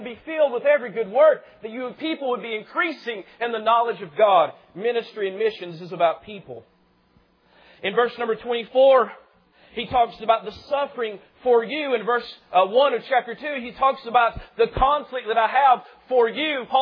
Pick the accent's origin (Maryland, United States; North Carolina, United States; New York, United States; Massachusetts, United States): North Carolina, United States; Because I'm from Western North Carolina. We've got a bunch of hicks and rednecks down up there.